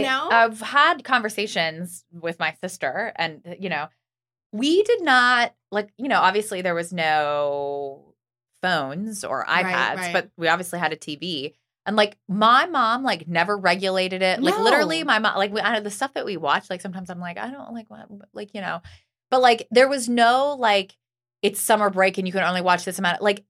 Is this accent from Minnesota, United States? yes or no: no; Pennsylvania, United States; in Pennsylvania last week. Like, I had like ex-boyfriends from high school who are still live in my hometown messaging me and doing things for my stepmom